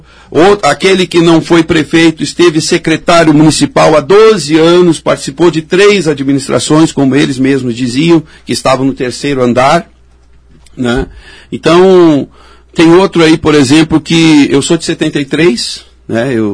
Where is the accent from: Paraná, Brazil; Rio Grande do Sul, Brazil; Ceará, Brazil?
Rio Grande do Sul, Brazil; Porto Alegre; now in Caxias do Sul, Brazil; tenho 47 anos, sou natural de Porto Alegre, estou em Caxias há praticamente 17 anos.